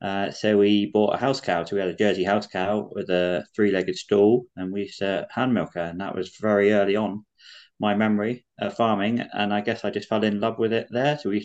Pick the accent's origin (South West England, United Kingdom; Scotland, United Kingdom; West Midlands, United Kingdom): South West England, United Kingdom; I grew up in Somerset.